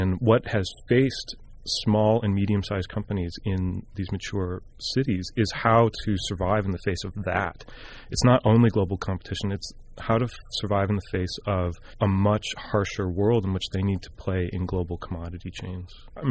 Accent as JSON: {"language": "English", "town": "Buffalo", "region": "New York", "country": "United States", "tie": "born or raised there", "said": "I grew up in Buffalo, New York, and I was in grad school, and I was looking for a project"}